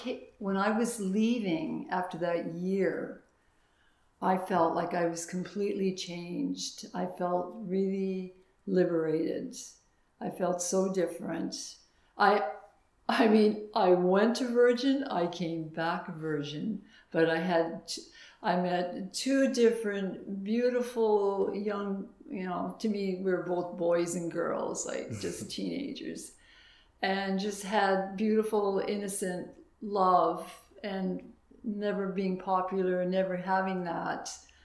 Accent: Canada; hey, are you American? No, I'm Canadian.

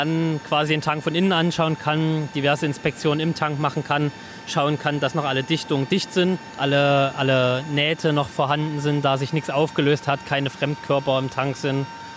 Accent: Thuringia, Germany; Also ich komme ursprünglich gebürtig aus Thüringen tatsächlich.

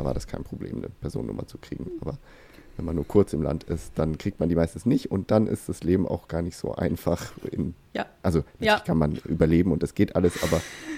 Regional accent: Thuringia, Germany; Und in meinem Heimatbundesland in Thüringen hat man irgendwie vor ein paar Jahren eingeführt, dass der Kindertag im September auch ein Feiertag ist.

